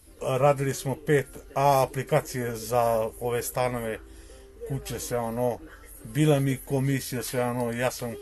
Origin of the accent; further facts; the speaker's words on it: Orahovac, Kosovo; Rodan sam iz Orahovca, već 5,5 godina živim ovde u kontejnerima.